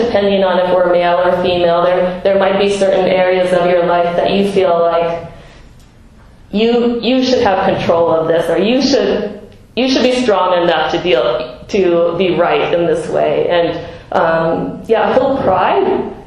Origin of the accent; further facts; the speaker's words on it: Minnesota, United States; for me, I grew up, you know, I'm white, I'm from Minnesota.